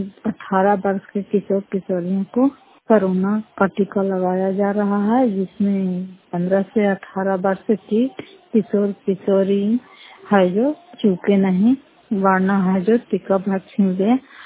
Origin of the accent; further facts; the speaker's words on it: Fatehpur, Bihar, India; घर फतेहपुर पंचायत मकलौता जिला नालंदा और करार कस्बा प्रखंड की निवासी हूँ